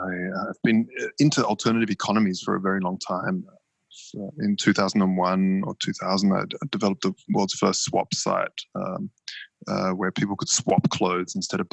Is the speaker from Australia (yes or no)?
yes; Adelaide, South Australia, Australia; also born or lived in Sydney; now in Berlin, Germany; From Adelaide and spent a long time in Sydney as well.